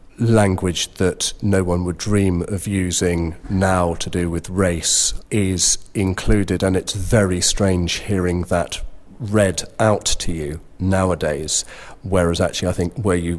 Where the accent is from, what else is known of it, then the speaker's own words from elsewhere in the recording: United Kingdom; as a Brit trying to read that book in print form back in 1992 or whatever it was